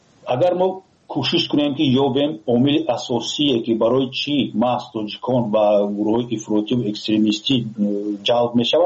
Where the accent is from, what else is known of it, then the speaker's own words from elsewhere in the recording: Tajikistan; یگان فیلم تاریخی که فخر کنن تاجیکان که ما تاجیک هستیم نداریم.